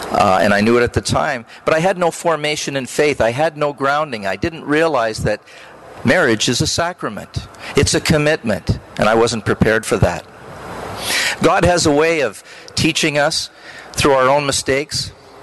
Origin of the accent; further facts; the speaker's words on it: Canada; I'm a Canadian, so I would agree with everything the bishop said